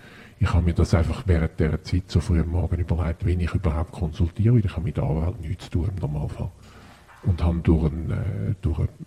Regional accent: Switzerland; habe auch sowohl da bei uns in der Schweiz gelebt wie im Ausland

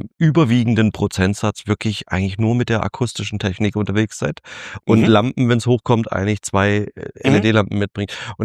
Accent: Germany; ich komme aus Deutschland

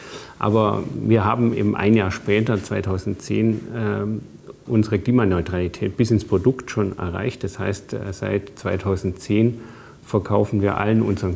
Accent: Bavaria, Germany; Ja, ich bin im Allgäu aufgewachsen.

